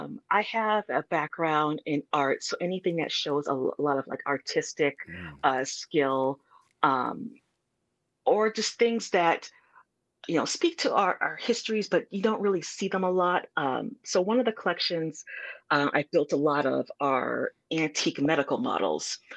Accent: Milwaukee, Wisconsin, United States; I grew up here in Milwaukee, Wisconsin.

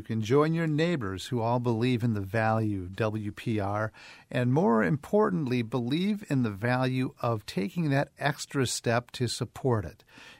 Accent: Wisconsin, United States; And, you know, I grew up in Wisconsin. And when Pat Lucy was governor, I was 10.

